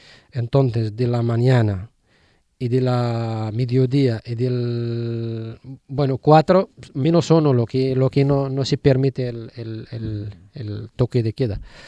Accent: Al Hoceima, Tanger-Tetouan-Al Hoceima, Morocco; Spanish is a second language; Del norte, de Alhucema.

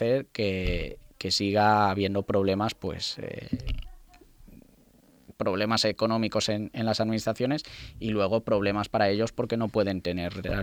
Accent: Spain; sería bueno para nosotros como ciudadanos españoles que venga gente

